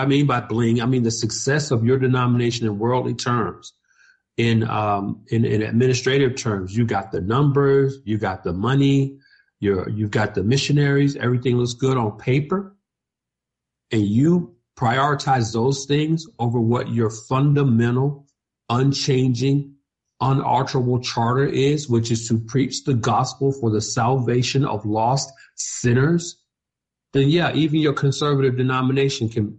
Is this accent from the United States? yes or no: yes; Atlanta, Georgia, United States; I was a member of Dr. Charles Stanley's church in Atlanta, my hometown, for 23 years.